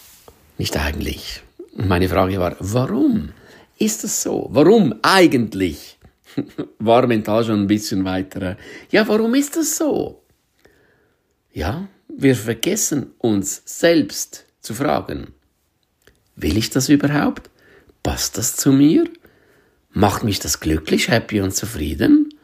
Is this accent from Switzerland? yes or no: yes; Switzerland; German is a second language